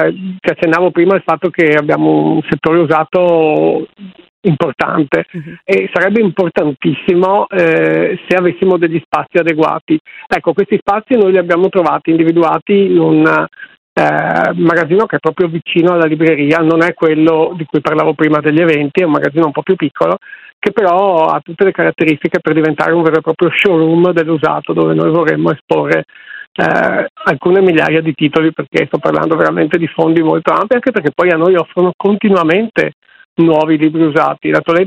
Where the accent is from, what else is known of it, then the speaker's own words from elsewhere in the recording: Venice, Veneto, Italy; io sono veneziano da sempre, ci ho sempre abitato e assisto con grande tristezza a questo spopolamento di cui parlavo